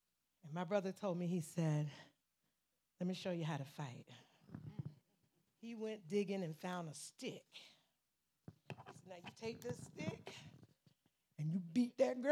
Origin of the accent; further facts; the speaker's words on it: Savannah, Georgia, United States; me and John were brothers and sisters growing up in West Savannah, in Savannah, Georgia.